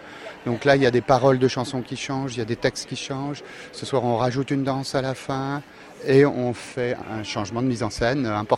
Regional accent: France; accent: French; avec mon accent français qui a l'air d'avoir un certain charme.

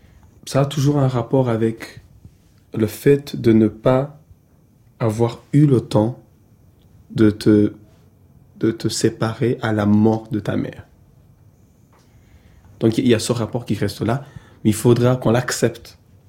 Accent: Rwanda; Je suis rwandais, rescapé du génocide contre les Tutsis. J'ai 28 ans, je suis né dans une famille de 6 personnes.

